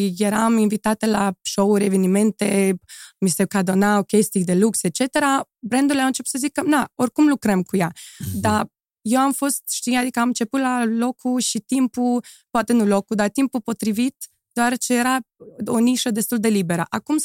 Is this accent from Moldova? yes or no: yes; Moldova; Întotdeauna am zis că sunt moldoveancă și atât.